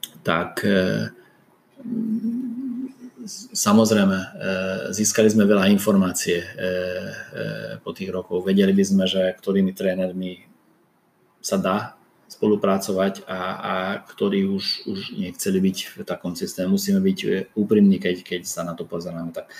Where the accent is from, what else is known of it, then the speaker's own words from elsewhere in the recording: Hungary; Slovak is a second language; prišiel som ja z Maďarska